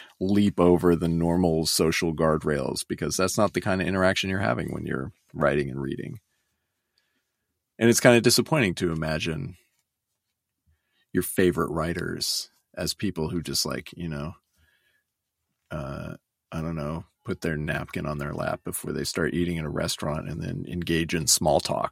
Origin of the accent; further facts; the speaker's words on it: Oregon, United States; I grew up in Oregon, which is an extremely historically white place